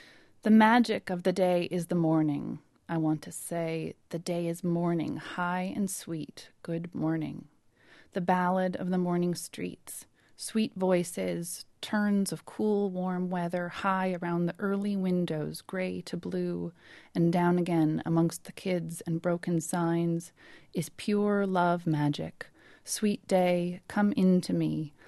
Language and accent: English; Los Angeles, California, United States; I'm born and raised in Los Angeles, and those of us who are know that L.A. is really this sprawling mecca that is secretly a small, quirky town.